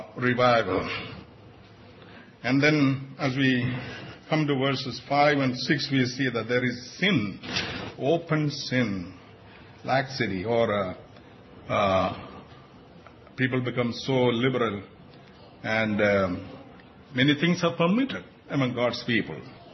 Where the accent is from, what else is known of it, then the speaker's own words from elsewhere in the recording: United States; When I go to India, I always tell them that never mention that I am from United States.